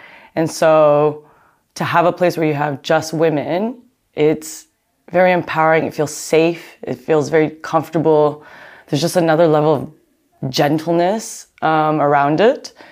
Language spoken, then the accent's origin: English; New York, United States; also born or lived in London / Bangkok; now in Berlin, Germany; I'm from New York, and I've lived in London, Bangkok for a few years, and then I moved to Berlin.